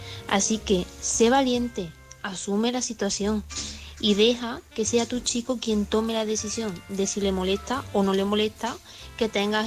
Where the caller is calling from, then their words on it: Córdoba, Andalusia, Spain; corresponsal de Córdoba